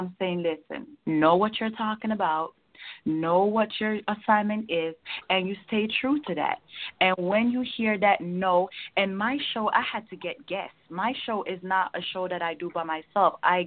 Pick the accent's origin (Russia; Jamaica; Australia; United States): Jamaica; I'm from Jamaica, but I'm from the country in Jamaica. I'm not a city